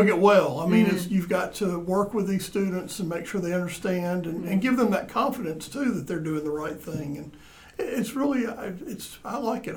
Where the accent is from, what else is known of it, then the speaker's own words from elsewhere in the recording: United States; I jumped on that because I grew up here on campus. My dad taught engineering.